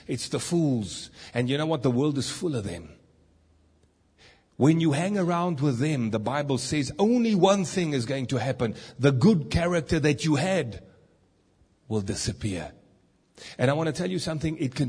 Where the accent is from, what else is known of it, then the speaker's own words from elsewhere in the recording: Kibler Park, Gauteng, South Africa; I grew up in Kibler Park, not too far from here.